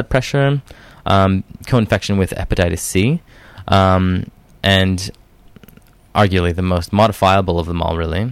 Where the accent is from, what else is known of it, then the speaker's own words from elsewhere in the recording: Montreal, Quebec, Canada; held in my hometown of Montreal, Canada